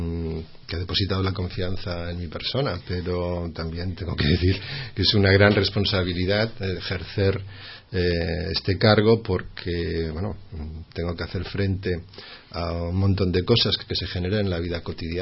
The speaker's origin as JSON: {"language": "Spanish", "town": "Bilbao", "region": "Basque Country", "country": "Spain", "tie": "born or raised there", "lives_now": "Catalonia, Spain", "said": "Bueno, soy de Bilbao, nací en Bilbao, en el País Vasco. Hace ya unos cuantos años que estoy en Cataluña."}